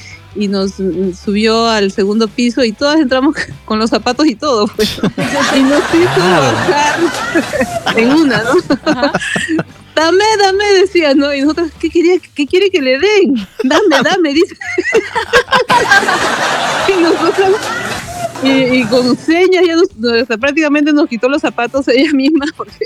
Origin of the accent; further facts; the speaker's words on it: Ica, Peru; now in Japan; primera nevada de mi vida también, porque bueno, yo vengo del sur del Perú, de Ica.